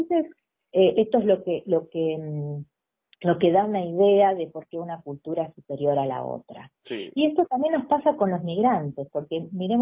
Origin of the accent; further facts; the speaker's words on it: Argentina; De la idea de que nosotros somos, Argentina es hijo, somos todos hijos de inmigrantes llegados de los barcos